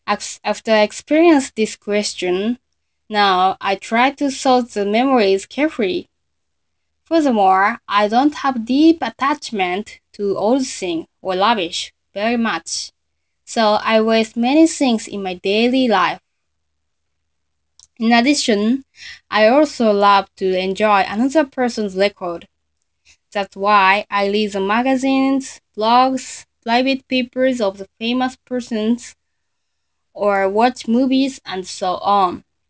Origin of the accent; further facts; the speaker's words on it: Tokyo, Japan; also born or lived in Fukushima; I was born and raised in Tokyo, so I was very anxious with new town and new school.